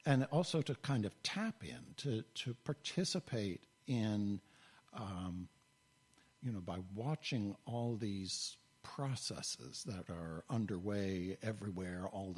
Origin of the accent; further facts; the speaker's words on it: New England, United States; I grew up in New England